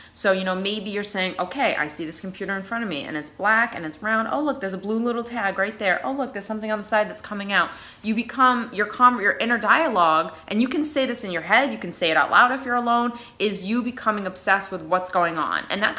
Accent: New England, United States; accent: New England; that's my New England accent

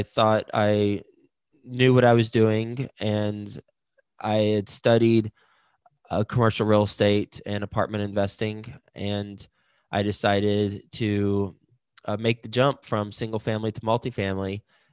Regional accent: Fort Worth, Texas, United States; now in Cincinnati, United States; I am from Texas, specifically Fort Worth. I live in Cincinnati now.

